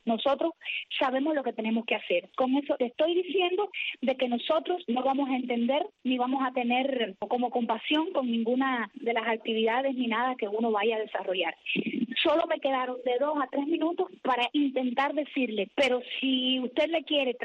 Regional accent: Cuba; ¿Y por qué yo no puedo salir si soy mujer cubana?

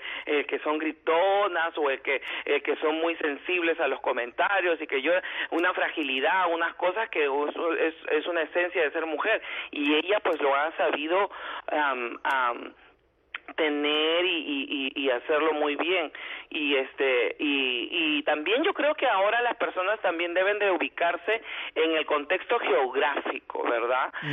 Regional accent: Peru; Soy de Perú

